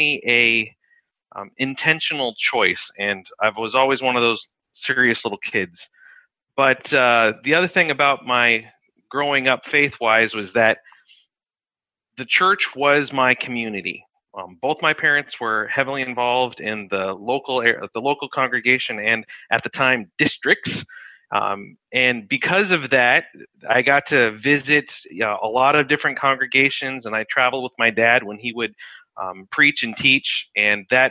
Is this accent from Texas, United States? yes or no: no; Oregon, United States; also born or lived in California; So from there, growing up in Oregon, I decided to get out of the rain and the clouds for a little bit. And I went to college in California.